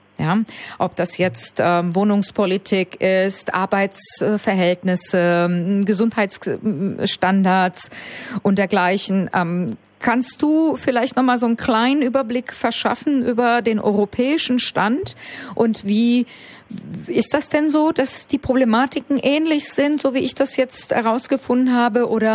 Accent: Hesse, Germany; Ich kann natürlich sagen, ich bin Hessin. Ich babble halt auch mal ein bisschen Hessisch, was ich sehr schick finde übrigens. Ich mag Hessisch sehr gerne.

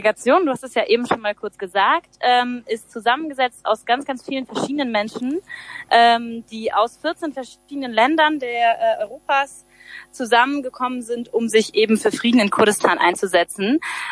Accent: Frankfurt, Hesse, Germany; Ich komme aus Frankfurt, bin 22 Jahre alt und ich bin auch in Frankfurt aktiv

